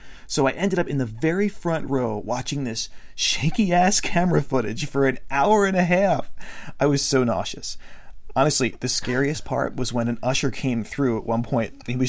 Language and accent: English; Maryland, United States; because it was filmed in my home state of Maryland.